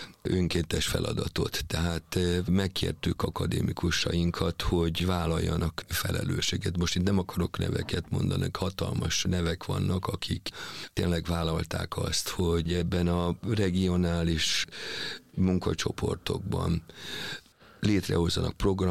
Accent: Budapest, Hungary; also born or lived in Győr; Ugye én pesti srác vagyok, vagyis hát én itt nőttem fel Budapesten, de 45 évig ugye a Győri Balettnek voltam a tagja, én már vidéki vagyok, én egy vidéki ember vagyok.

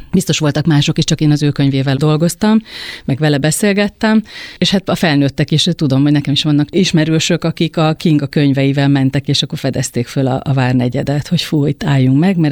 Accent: Balmazújváros, Hajdú-Bihar, Hungary; moved away as an adult; now in Budapest, Hungary; Ott születtem, ott és születtél, ott 18 éves koromig ott éltem, igen.

